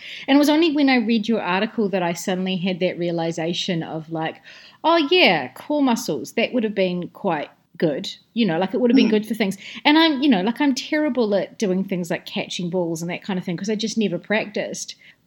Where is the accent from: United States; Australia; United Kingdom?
United Kingdom; England; because I grew up in Dickensian in England